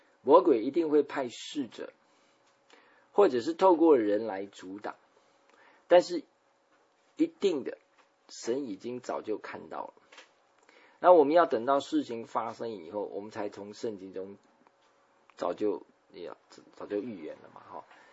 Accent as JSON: {"language": "Chinese", "country": "Taiwan", "said": "我们台湾人发音不太标准哈"}